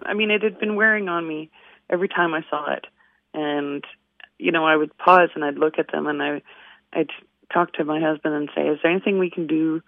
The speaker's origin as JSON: {"language": "English", "town": "Winnipeg", "region": "Manitoba", "country": "Canada", "tie": "born or raised there", "said": "So we found a location in Winnipeg, my hometown, and we drove the 6 hours to take him there."}